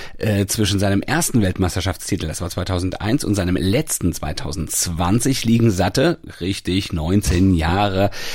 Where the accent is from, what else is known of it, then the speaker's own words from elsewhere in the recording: Hanau, Hesse, Germany; mal als die German Open in meiner Heimat in Hanau gespielt wurden